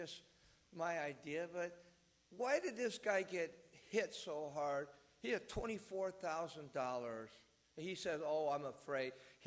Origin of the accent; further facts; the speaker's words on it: United States; You know, I grew up in America, but I follow Chinese history